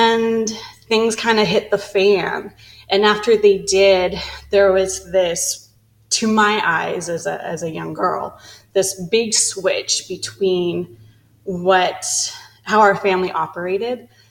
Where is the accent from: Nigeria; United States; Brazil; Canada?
Canada; Vancouver, British Columbia; born there; So I was born in Vancouver, BC, and I was actually adopted as an older child